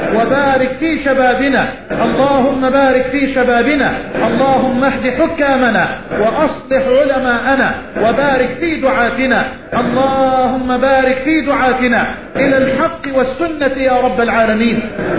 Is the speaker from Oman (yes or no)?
no; Egypt; لا تحرم بلدنا مصر من الأمن والأمان